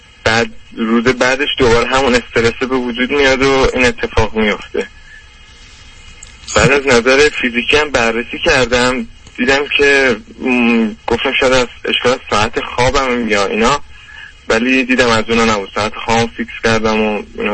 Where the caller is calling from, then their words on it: Iran; من 19 سالمه، از ایرانم زنگ می‌زنم، کنکوری هستم.